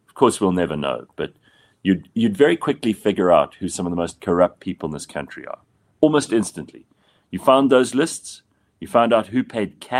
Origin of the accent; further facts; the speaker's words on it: South Africa; In South Africa, remember, I grew up on Olmeca